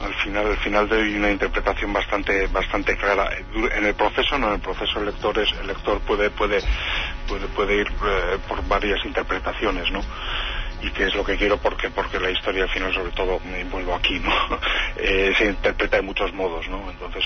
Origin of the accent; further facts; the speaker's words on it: Basque Country, Spain; que yo escribo desde aquí, soy vasco, ¿no?